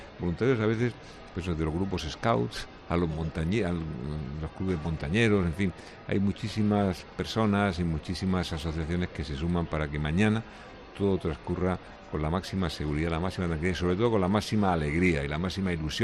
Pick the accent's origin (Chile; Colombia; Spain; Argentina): Spain; Region of Murcia; Pues como somos los murcianos, ¿no? Gente informal.